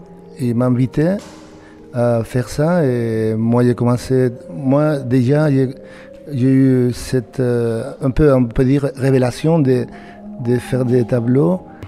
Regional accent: Cullera, Valencian Community, Spain; accent: Spanish; French is a second language; now in Bayonne, France; En fait, moi, je suis de Valencia, Cullera. C'est une région très, très paradisiaque. Et à côté de la mer, de Méditerranée.

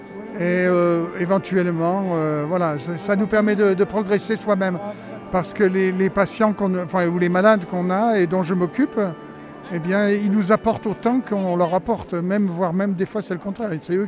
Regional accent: Reims, Grand Est, France; Moi, je suis de la Reims.

